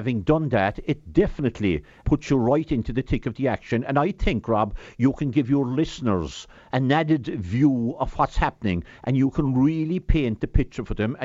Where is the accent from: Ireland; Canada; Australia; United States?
Ireland; Munster; I'm from Kerry, where the great footballers came from.